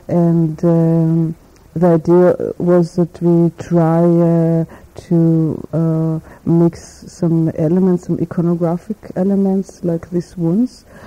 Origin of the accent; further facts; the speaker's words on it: Vienna, Austria; because we are from Vienna and you have this Viennese actionism